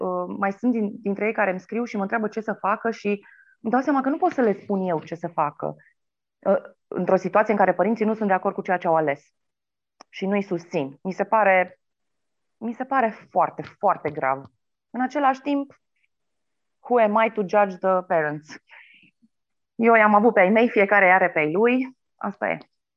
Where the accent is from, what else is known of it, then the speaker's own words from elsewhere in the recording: Brașov, Brașov County, Romania; la Cercul Militar, la Brașov, de unde sunt eu.